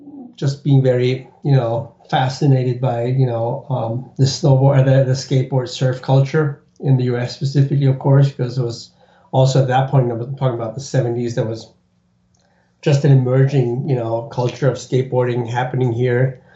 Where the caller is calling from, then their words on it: Oberammergau, Bavaria, Germany; I'm actually calling from Oberammergau, Germany, which is in the Bavarian Alps. So we're about an hour south of Munich, where the mountains start